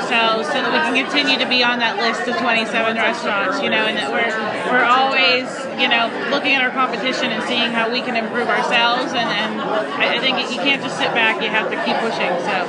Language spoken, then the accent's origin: English; Pennsylvania, United States; and now I'm home. I'm from Pennsylvania, so this is home for me now